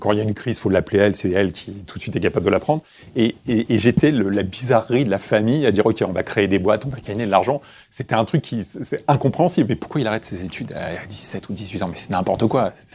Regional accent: Créteil, Île-de-France, France; Je suis né à Créteil et j'ai grandi à Créteil.

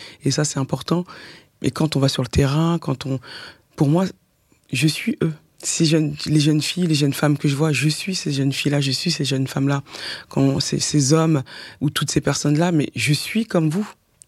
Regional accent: France; je suis française à New York

